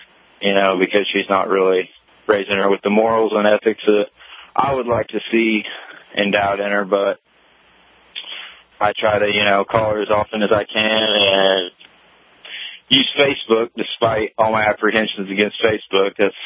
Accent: Indiana, United States; I'm actually originally from Indiana. I've been down here in Florida for about 4 years now.

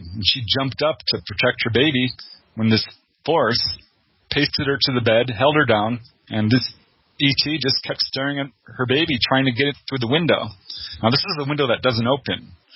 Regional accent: Topanga, California, United States; You know, I grew up in Topanga Canyon

